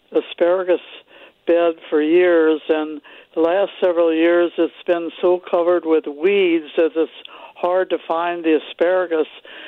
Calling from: Mascoutah, Illinois, United States; From Muskuta, Illinois.

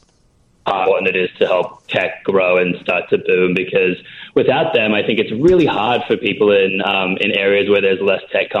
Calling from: Chicago, Illinois, United States; I'm calling from Chicago, but clearly my Australian phone isn't playing

